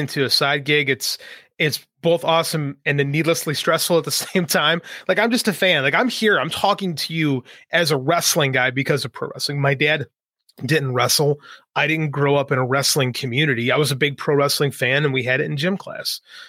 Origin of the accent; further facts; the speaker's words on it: Chicago, Illinois, United States; even though I grew up in Chicago, because I was a videotape kid